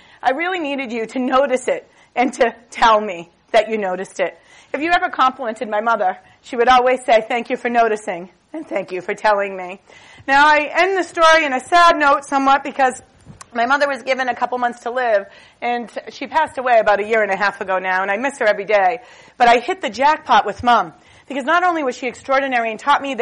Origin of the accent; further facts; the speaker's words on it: Boston, Massachusetts, United States; As an Irish Catholic kid growing up in Boston